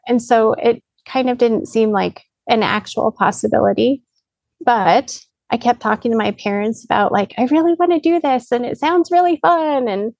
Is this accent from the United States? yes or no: yes; Greeley, Colorado, United States; also born or lived in Loveland; And so I grew up in a town called Greeley, and then I lived in a town called Loveland for a long time with my folks and my family